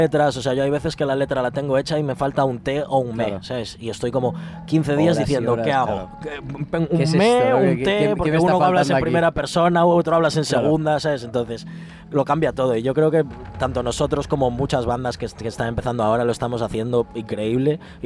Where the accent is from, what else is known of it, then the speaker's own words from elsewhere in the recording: Vigo, Galicia, Spain; O sea, venimos desde Vigo, o sea que venimos desde lejos